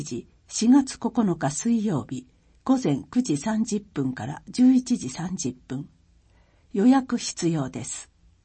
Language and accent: Japanese; Whanganui, Manawatū-Whanganui, New Zealand; Japanese is a second language; now in Okaya, Japan; 岡谷市は私のふるさとワンガヌイ町ニュージーランドと同じように自然に囲まれている美しい町です。